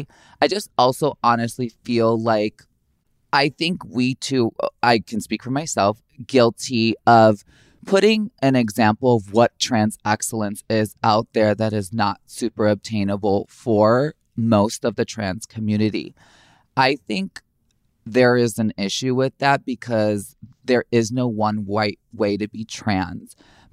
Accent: Chicago, Illinois, United States; born or raised there

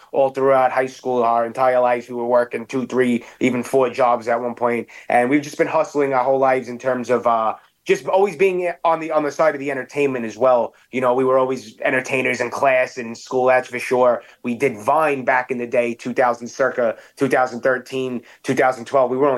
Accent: Staten Island, New York, United States; It's something that we were accustomed to at an early age growing up on Staten Island.

